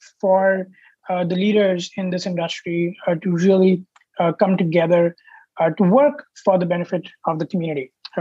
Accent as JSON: {"language": "English", "country": "India", "tie": "born or raised there", "said": "So I grew up in India"}